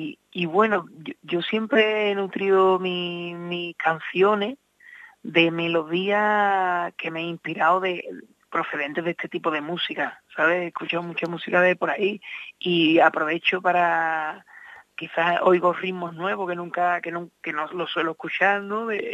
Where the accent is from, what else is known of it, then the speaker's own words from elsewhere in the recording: San Fernando, Andalusia, Spain; yo soy de San Fernando también, igual que él, de la isla.